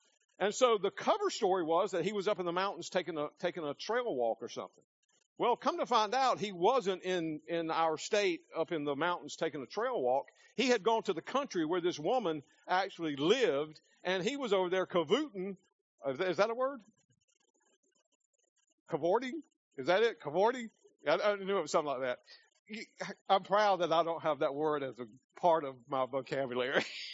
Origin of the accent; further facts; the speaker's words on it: South Carolina, United States; I come from South Carolina. They were the very first state to secede from the Union.